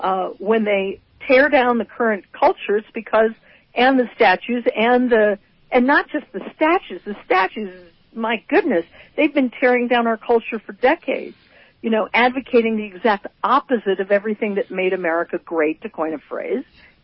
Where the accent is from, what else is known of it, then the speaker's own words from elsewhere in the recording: Denver, Colorado, United States; also born or lived in New York / Los Angeles; I'm in northern Colorado. Denver is my hometown, even though I lived in New York and L.A. and other places.